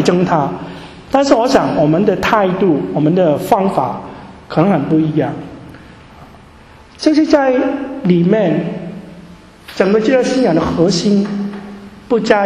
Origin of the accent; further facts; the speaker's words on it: Hong Kong; 我们香港人呢是讲中文也不灵光，所以呢就有些时候呢讲中文又还加点英文